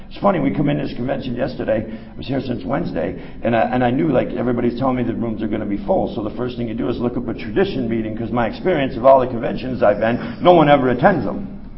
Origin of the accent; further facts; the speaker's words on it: Vermont, United States; I'm from Vermont.